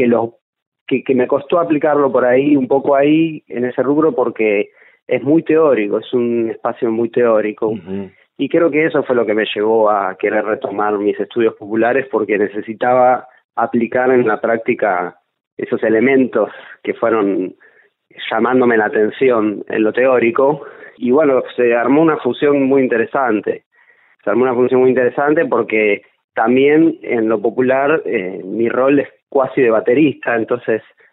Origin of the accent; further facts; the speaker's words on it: Buenos Aires, Argentina; Yo soy de Buenos Aires. Tengo 30 años